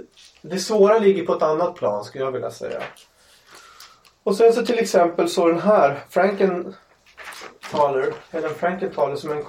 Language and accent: Swedish; Umeå, Västerbotten County, Sweden; det var dockteater på ungdomsgården på Ålidhem där jag växte upp.